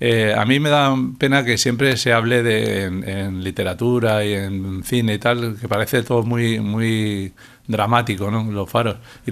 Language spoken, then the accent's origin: Spanish; Málaga, Andalusia, Spain; born there; Yo prácticamente nací en Málaga